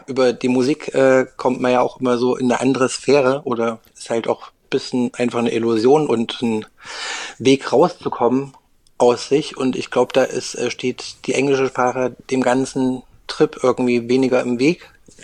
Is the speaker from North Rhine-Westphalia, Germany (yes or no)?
no; Berlin, Germany; born there; also born or lived in Erfurt / Bavaria / Oldenburg; ich bin ja eigentlich Berliner gebürtiger, habe aber auch lange Zeit in Erfurt gewohnt. Vorher auch in Bayern und in Oldenburg, also ein bisschen rumgekommen in Deutschland